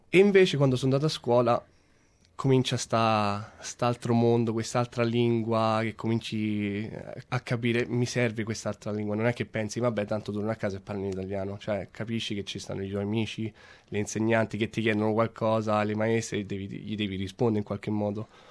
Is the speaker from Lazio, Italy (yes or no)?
yes; Rome, Lazio, Italy; La mia attuale ragazza, Rebecca, ed io siamo entrambi di Roma. E anche se tra di noi a volte saltiamo dall'inglese all'italiano, cerchiamo di parlare spesso in italiano